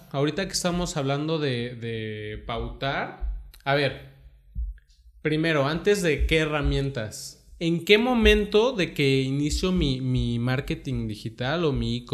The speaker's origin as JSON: {"language": "Spanish", "country": "Mexico", "lives_now": "Costa Rica", "said": "Pero cuando llego aquí a Costa Rica y todo el mundo te habla de usted, dicen... Sí. O sea, como mexicano sí piensa..."}